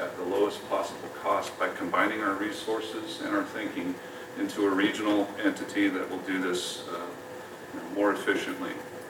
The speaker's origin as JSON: {"language": "English", "region": "Colorado", "country": "United States", "tie": "born or raised there", "said": "I was fortunate to be part of two $1 billion in, investments in my home state of Colorado, one in the Denver area and one in the Colorado Springs area"}